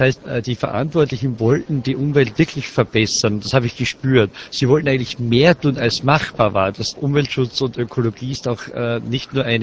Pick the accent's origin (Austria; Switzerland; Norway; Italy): Austria; Styria; habe zu osteuropäischen Städten näher gehabt als zu meiner Landeshauptstadt Graz als Beispiel. Es gibt bei uns im Süden von Österreich die Region Alpe Adria.